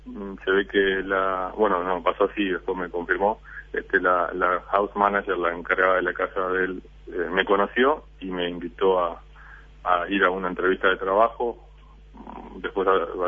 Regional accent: Montevideo, Uruguay; moved away as an adult; now in New York, United States; Sí, nacido y criado en La Teja hasta los 18 años, que fue cuando me vine para esta zona, para Nueva York.

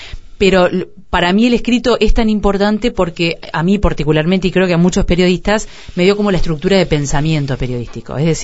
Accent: Piriápolis, Maldonado, Uruguay; Bueno, yo soy de Piriápolis. Viví hasta los 18 años en Piriápolis y fui ahí a la escuela, al colegio y al liceo.

